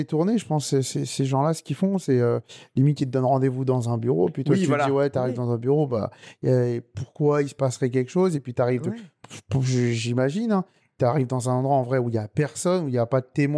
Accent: Sarcelles, Île-de-France, France; Pour, moi, je suis originaire de Sarcelles.

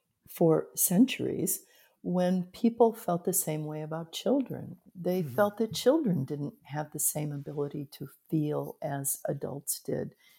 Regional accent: Zanesville, Ohio, United States; it was called In Zanesville, and it was about my hometown.

